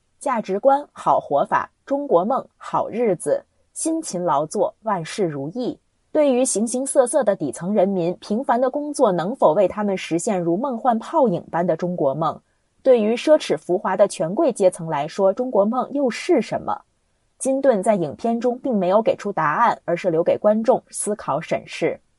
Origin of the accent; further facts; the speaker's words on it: United States; 我是半个中国人，我妈妈是中国人，但我是在美国长大的